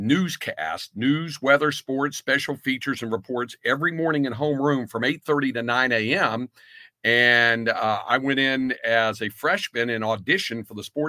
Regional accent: North Carolina, United States; Well, I grew up in North Carolina, actually, and my high school was kind of ahead of the curve in the mid to late 70s

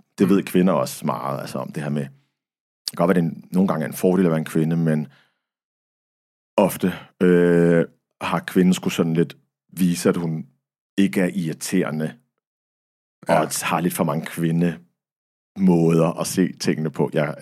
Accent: Middelfart, Region of Southern Denmark, Denmark; jeg voksede op i Middelfart på Fyn, hvor at vi var de eneste araber, ikke bare på vejen, men i hele byen på det tidspunkt.

